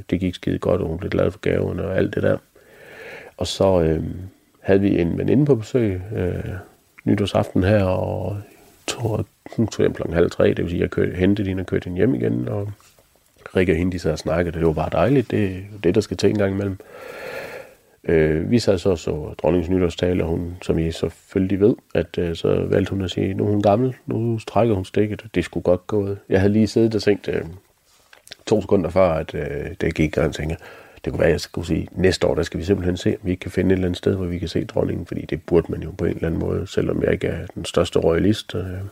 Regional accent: Jutland, Denmark; Jeg er jo jyde, så lige snart man kører over broen, så er man jo i København

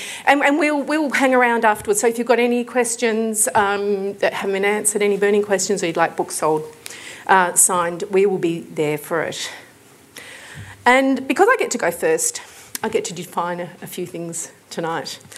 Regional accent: Frankston, Victoria, Australia; I grew up in Frankston.

